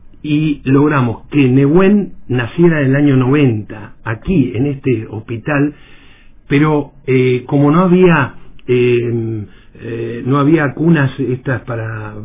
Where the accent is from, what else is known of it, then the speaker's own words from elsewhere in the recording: La Plata, Buenos Aires Province, Argentina; yo vengo de La Plata